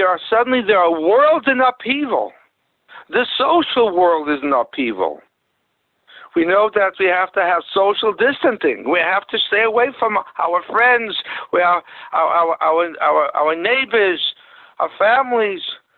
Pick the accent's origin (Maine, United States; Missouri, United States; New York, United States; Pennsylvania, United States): New York, United States; Borough Park; I'm from Borough Park.